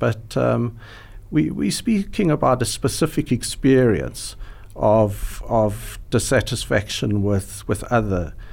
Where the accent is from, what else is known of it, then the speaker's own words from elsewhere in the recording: South Africa; I identify strongly as a Jewish person, I identify as a South African, I identify as a psychologist